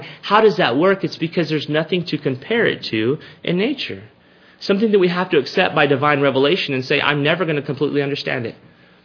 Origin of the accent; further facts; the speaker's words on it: Texas, United States; I grew up in South Texas, and we had mesquite trees.